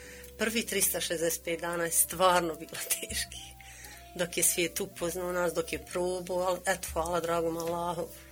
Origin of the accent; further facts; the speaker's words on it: Kotor Varoš, Republika Srpska, Bosnia & Herzegovina; now in Gračanica, Bosnia and Herzegovina; mi smo bili novi ljudi u Gračanici, nismo Gračanlije. Mi smo inače porijeklom iz Kotor Varoš.